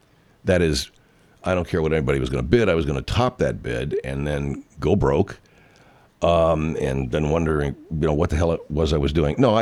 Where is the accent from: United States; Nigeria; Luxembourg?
United States; Arcadia, California; which will be on March the 30th at Santa Anita Racetrack in Arcadia, California. As I've said, so often my hometown, but also the central major thing in Arcadia. That was the center of our town